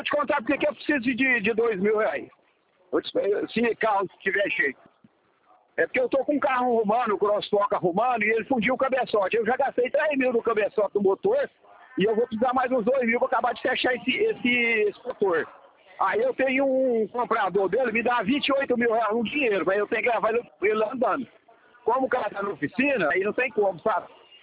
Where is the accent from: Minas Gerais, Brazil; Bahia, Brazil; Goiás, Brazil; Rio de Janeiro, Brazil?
Minas Gerais, Brazil; Ituiutaba; eu sou de Ituiutaba, Minas Gerais, não sei se você conhece.